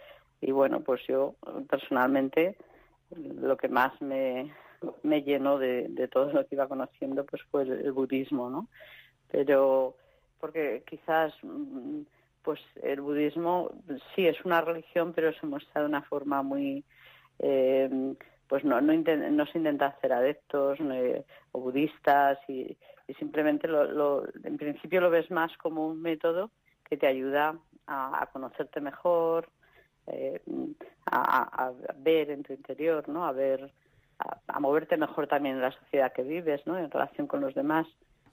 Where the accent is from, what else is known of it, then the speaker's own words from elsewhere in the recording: Zaragoza, Aragon, Spain; Pues yo soy de Zaragoza.